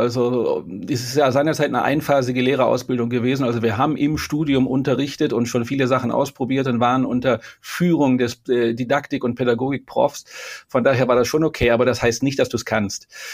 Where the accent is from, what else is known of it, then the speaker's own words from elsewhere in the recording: Wuppertal, North Rhine-Westphalia, Germany; also born or lived in Italy; now in Switzerland; lebe auch in der Schweiz, offiziell im Tessin. Das ist direkt an der italienischen Grenze und bin aus Wuppertal weg vor 32 Jahren, genau. Bin ich nach Italien, habe lange da in Italien gelebt